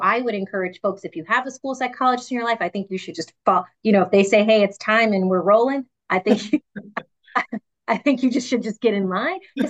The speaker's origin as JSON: {"language": "English", "town": "Kankakee", "region": "Illinois", "country": "United States", "tie": "born or raised there", "said": "opportunities that I never could have imagined growing up in Kankakee, Illinois"}